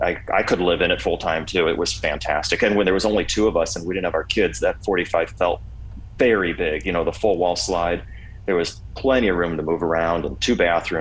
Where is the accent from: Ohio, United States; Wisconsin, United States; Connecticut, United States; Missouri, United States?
Ohio, United States; Kent; I grew up in Kent, Ohio